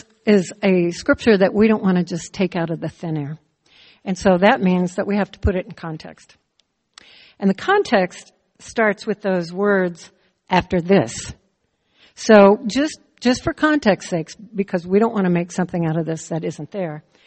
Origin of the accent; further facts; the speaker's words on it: Midwest, United States; also born or lived in Minnesota; I grew up in the Midwest, and when my dad would go up yonder, that meant he went up to the warehouse up the street. When I lived in Minnesota, you go up north.